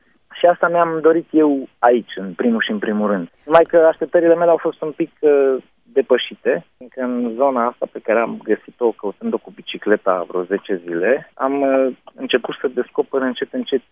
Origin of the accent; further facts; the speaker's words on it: Bucharest, Romania; fost un băiat născut și crescut la București. Ideea de la țară era ceva destul de vag pentru mine.